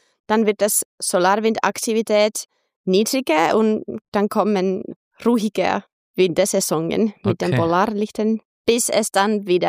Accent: Finland; ich komme aus dem Lakeland, Järvisuomi.

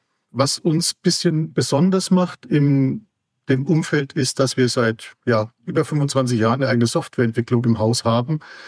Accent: Bamberg, Bavaria, Germany; Jetzt komme ich natürlich aus Bamberg, aus Oberfranken.

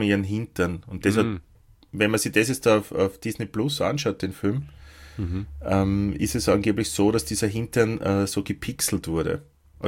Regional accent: Lower Austria, Austria; in dem Ort, wo ich aufgewachsen bin, natürlich keine gegeben, sondern im nächstgrößeren, in Krems

